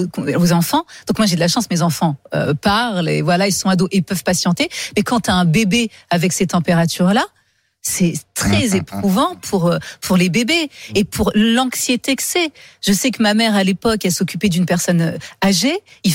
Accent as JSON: {"language": "French", "town": "Poitiers", "region": "Nouvelle-Aquitaine", "country": "France", "tie": "born or raised there", "lives_now": "Paris, France", "said": "Déjà, je suis une fille de la campagne. Je viens de Poitiers, je suis pas une fille des villes. Vraiment, il y a des personnalités comme ça. Moi, je suis une fille de la campagne. J'ai grandi à Poitiers."}